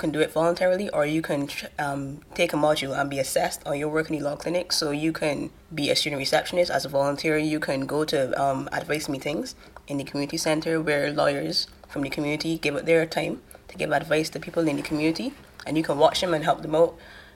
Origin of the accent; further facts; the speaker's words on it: Barbados; Well, I'm actually from Barbados